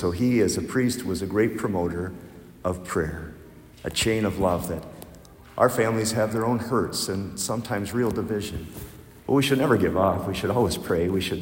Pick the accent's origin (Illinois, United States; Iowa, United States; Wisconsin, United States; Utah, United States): Wisconsin, United States; I grew up in Crawford County. It's the driftless area, right? The glacier missed that section, so there are a lot of hills.